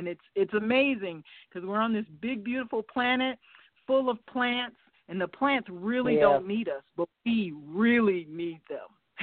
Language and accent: English; Detroit, Michigan, United States; because I'm from Detroit, eating out of bags, cans, and boxes